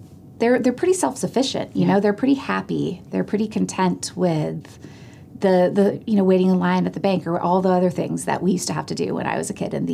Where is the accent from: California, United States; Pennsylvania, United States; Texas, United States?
California, United States; I grew up in California. I went to college in New England. I've lived all over the country over the course of my now 40 years.